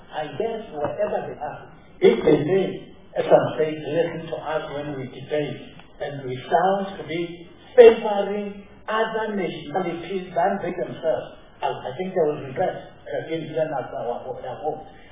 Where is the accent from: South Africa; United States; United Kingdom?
South Africa; we should debate knowing that we are South African before we become members of Parliament.